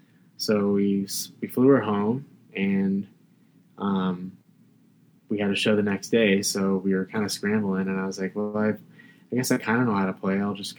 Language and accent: English; Phoenix, Arizona, United States; I think that was like one of our hometown venues, even though we're from Phoenix